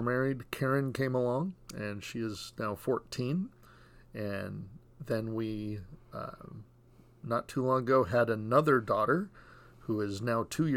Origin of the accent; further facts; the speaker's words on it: Washington, United States; Born and raised in Washington State, and met Andrea in California